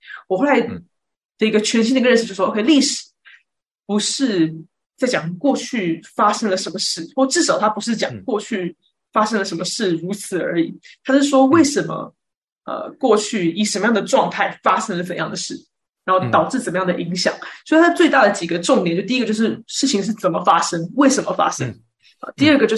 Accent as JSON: {"language": "Chinese", "country": "Taiwan", "tie": "born or raised there", "said": "我在台湾长大，然后我在台湾读的高中大学，然后我大学的时候呢，我是读外文系的。"}